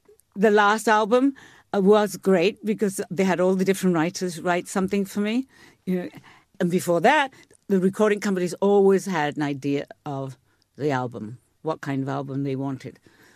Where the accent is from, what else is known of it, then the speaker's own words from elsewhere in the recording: Wales, United Kingdom; I suppose because I couldn't say I'm a Welsh woman in New York.